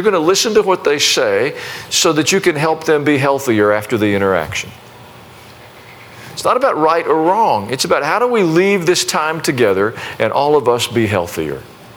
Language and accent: English; the South, United States; I'm a Southerner.